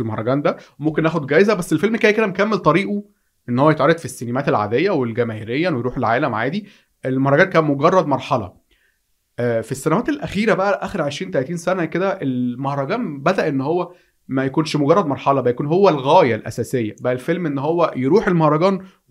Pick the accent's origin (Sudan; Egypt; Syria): Egypt; في مهرجانات عندنا في مصر احترام 0%